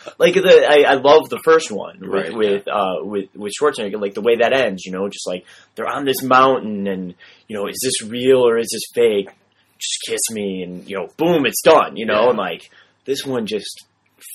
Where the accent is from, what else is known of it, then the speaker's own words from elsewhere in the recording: Chicago, Illinois, United States; I feel for the first time in my life, I feel a little bad being a Chicagoan.